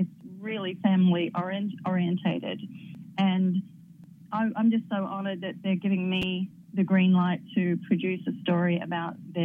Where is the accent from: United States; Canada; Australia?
Australia; Melbourne, Victoria; she was from Melbourne, Australia, which, as you know, is my hometown.